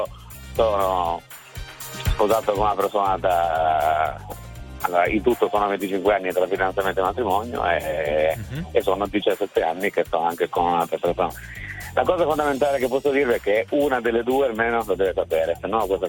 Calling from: Turin, Piedmont, Italy; Dunque, da Torino, provincia, diciamo, prima cintura.

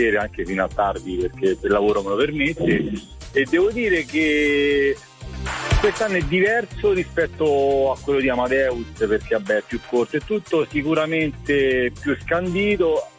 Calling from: Nettuno, Lazio, Italy; Nettuno. Roma.

